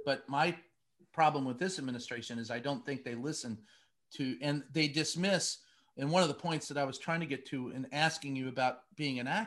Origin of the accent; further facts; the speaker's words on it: Louisville, Kentucky, United States; And I grew up, I grew up in Louisville, and he was my county judge executive